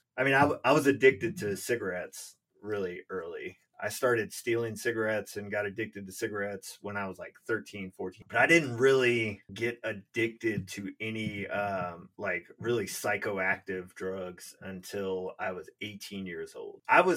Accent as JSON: {"language": "English", "town": "Highland Springs", "region": "Virginia", "country": "United States", "tie": "born or raised there", "said": "Like I said, we grew up in Highland Springs, and it's a pretty cool place to grow up."}